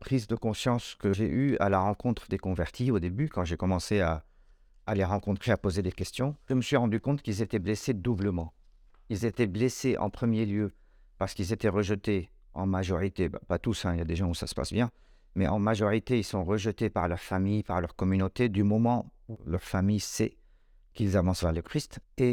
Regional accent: Lebanon; Parce que je suis Libanais

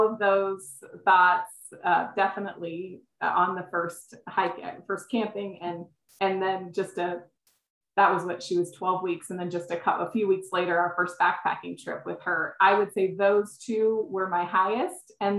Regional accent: San Diego, California, United States; I was raised in San Diego, so I was outside a lot, but I was definitely not raised in the outdoors as I would say that my kids are.

